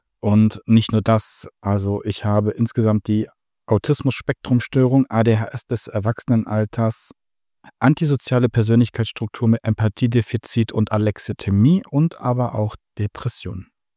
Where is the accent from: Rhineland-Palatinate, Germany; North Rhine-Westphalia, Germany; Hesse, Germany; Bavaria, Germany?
North Rhine-Westphalia, Germany; Düsseldorf; born there; now in Vogelsbergkreis, Germany; Ich bin gebürtig aus Düsseldorf, lebe jetzt seit 5 Jahren etwa im Vogelsbergkreis, Nähe Fulda.